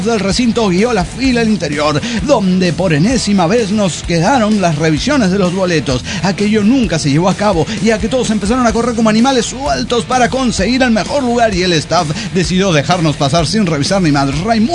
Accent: Zacualpan, Veracruz, Mexico; de Zacualpan, Veracruz.

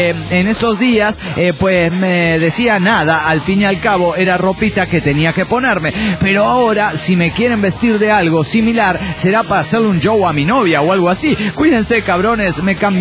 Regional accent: Puno, Peru; de Puno, Perú.

